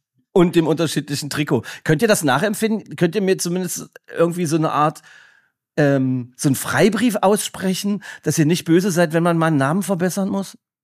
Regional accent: Magdeburg, Saxony-Anhalt, Germany

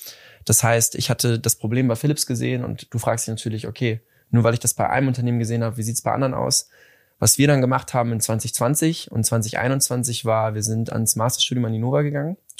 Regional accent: Hamburg, Germany; Ich komme aus Hamburg.

